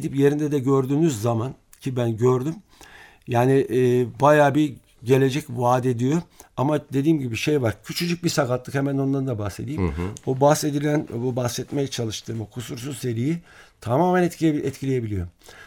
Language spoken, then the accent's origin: Turkish; Ankara, Turkey; Ankara 19 Mayıs zaten benim evimdi. Orada doğdum, büyüdüm.